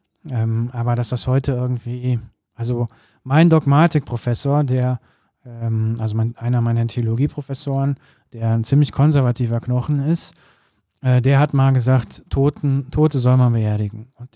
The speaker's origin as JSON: {"language": "German", "town": "Cologne", "region": "North Rhine-Westphalia", "country": "Germany", "said": "also das muss man als Kölner auch mal sagen."}